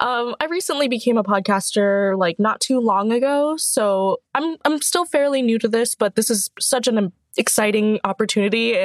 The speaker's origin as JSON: {"language": "English", "country": "Thailand", "moved": "yes", "lives_now": "United States", "said": "So honestly, I first came to the U.S. back in 2004. I'm from Thailand originally."}